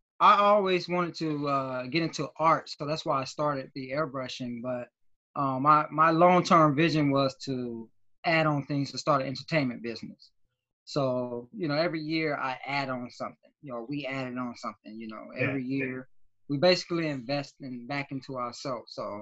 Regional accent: Florida, United States; like I said, I'm originally from Florida. So when I get on Facebook, everybody I know is from Florida.

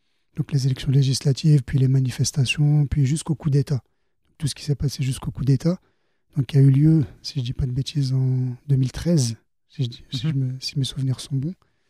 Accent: Lyon, Auvergne-Rhône-Alpes, France; bah déjà je suis lyonnais. Je suis né à Lyon, donc je suis un vrai lyonnais, on va dire. J'ai toujours été à Lyon, j'ai fait mes études à Lyon.

